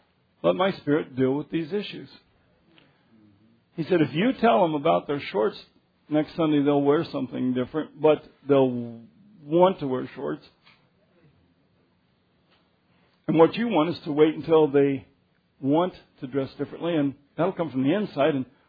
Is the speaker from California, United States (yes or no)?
no; Denver, Colorado, United States; also born or lived in Arkansas; When I first came here, I came out of Arkansas, and I grew up in Denver. Grew up in a holiness church, Pentecostal church.